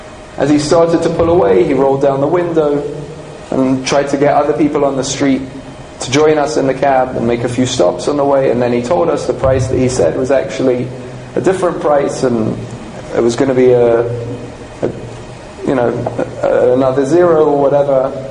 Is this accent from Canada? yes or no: no; London, United Kingdom; also born or lived in Glasgow, Scotland; I was born in Glasgow in Scotland, but I grew up in London.